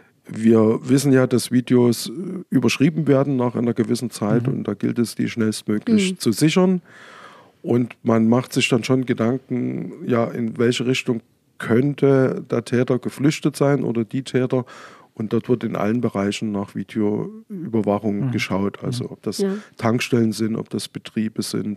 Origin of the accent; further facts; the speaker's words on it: Dresden, Saxony, Germany; Also ich als Dresdner habe auch nie gewusst, was dahinter ist.